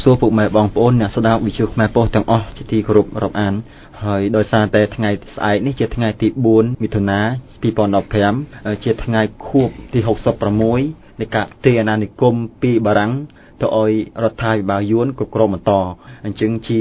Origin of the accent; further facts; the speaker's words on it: Mekong Delta, Vietnam; ខ្ញុំបាទជាកូនខ្មែរនៅកម្ពុជាក្រមហើយជាអ្នករងគ្រោះ